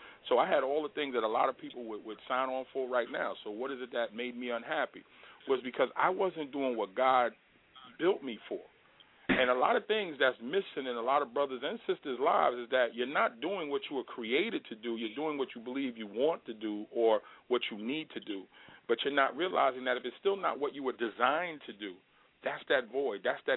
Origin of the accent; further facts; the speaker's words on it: New York, United States; You know, I'm down here from New York.